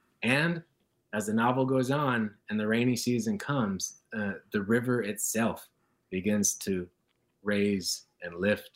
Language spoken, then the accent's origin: English; Northwoods, United States; However, in a small town, you know, I grew up in the Northwoods, good paying jobs can be hard to find, right?